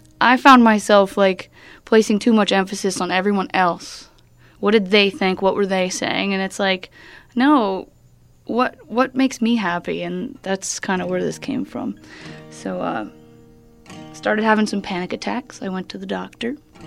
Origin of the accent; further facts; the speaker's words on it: Hazleton, Pennsylvania, United States; now in Wilkes-Barre, United States; I'm local. I'm originally from Hazleton. I live in Wilkes-Barre now.